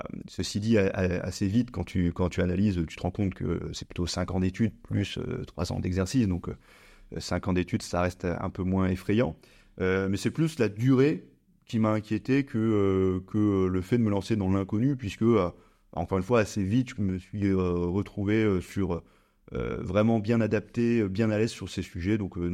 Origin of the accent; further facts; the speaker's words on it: Occitanie, France; now in Paris, France; moi je suis originaire des Cévennes, donc je suis monté faire mon DSCG en alternance à Paris.